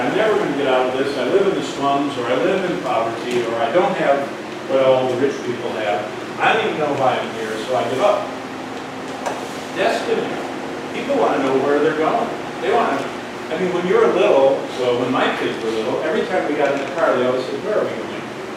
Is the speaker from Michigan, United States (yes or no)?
yes; Michigan, United States; born there; also born or lived in South Carolina / Georgia / Los Angeles / Rhode Island; now in Colorado, United States; I was born in Michigan. I went to school in South Carolina. I pastored in Georgia. Then I pastored in Los Angeles.